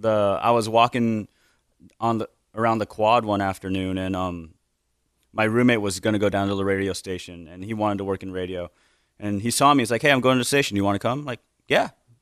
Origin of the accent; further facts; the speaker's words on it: San Francisco, California, United States; also born or lived in Honolulu, United States; So the long story is I was born in Hawaii. I was born in Honolulu. But when I was about 6 months old, we moved to San Francisco, and I lived there for probably a good nine years or so.